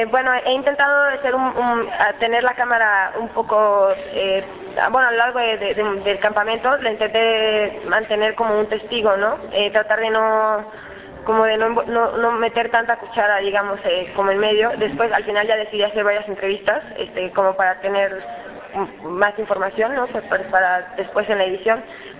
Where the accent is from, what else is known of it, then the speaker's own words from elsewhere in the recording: Mexico City, Mexico; de la Ciudad de México.